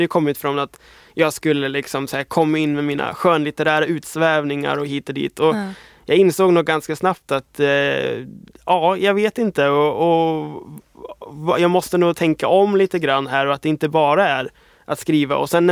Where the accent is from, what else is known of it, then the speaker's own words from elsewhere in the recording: Småland, Sweden; jag är från Småland från början så att det är en bit bort